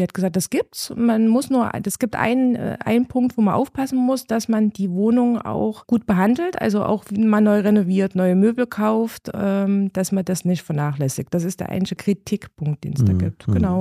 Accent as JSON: {"language": "German", "town": "Gera", "region": "Thuringia", "country": "Germany", "tie": "born or raised there", "said": "Also ich bin in Gera geboren, habe hier meine Ausbildung gemacht. Also ich bin schon immer hier gewesen."}